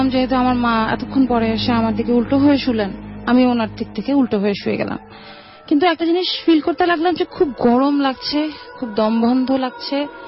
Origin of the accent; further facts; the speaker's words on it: Uttara, Dhaka Division, Bangladesh; জি, আসসালামু আলাইকুম … এসছি উত্তরা থেকে।